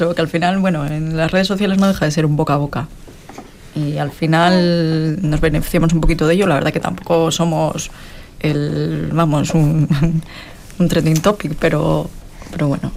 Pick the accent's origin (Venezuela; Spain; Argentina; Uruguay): Spain; Miranda de Ebro, Castile and León; No, yo soy de Miranda.